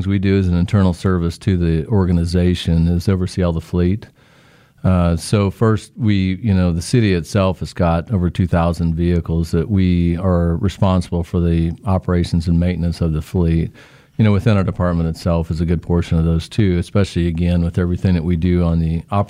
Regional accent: Newton, Kansas, United States; I'm from Newton.

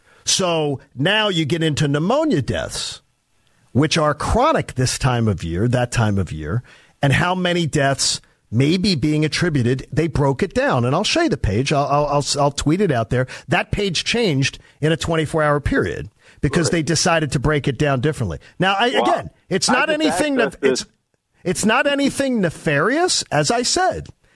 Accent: Broomall, Pennsylvania, United States; You've seen on the homepage of Broomall, Pennsylvania, I'm one of the most famous residents of my hometown.

